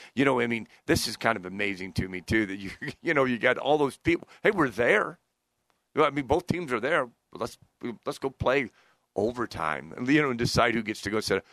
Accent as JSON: {"language": "English", "country": "United States", "said": "Hey, I could live in Madrid and I'd still feel this way. It had nothing to do with me being American on this one."}